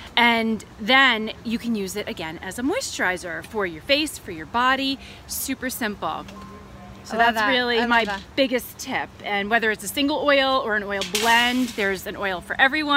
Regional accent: Philadelphia, Pennsylvania, United States; we're in California now. I'm from Philadelphia.

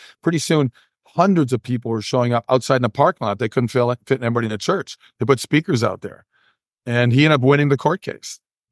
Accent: Minnesota, United States; I'm going to be filming in Minnesota, my home state, on a car racing movie.

